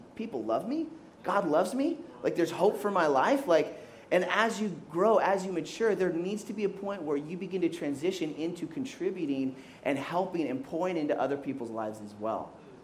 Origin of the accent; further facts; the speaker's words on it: Kenya; I grew up in Kenya. And it was kind of like a mix of different cultures.